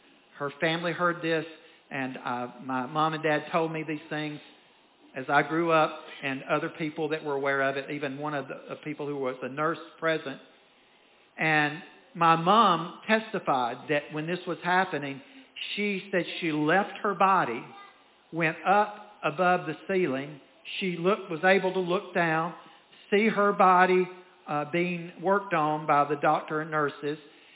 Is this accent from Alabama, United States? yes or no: yes; Winfield, Alabama, United States; born there; when I was born on April the 11th, 1958, that means I'm about to be 68 years old, in a little hospital down in Winfield, Alabama.